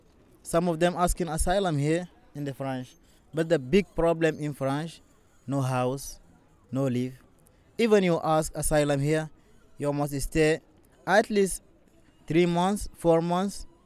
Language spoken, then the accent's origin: English; Sudan; English is a second language; I come from Sudan. I know the situation is very terrible in Sudan.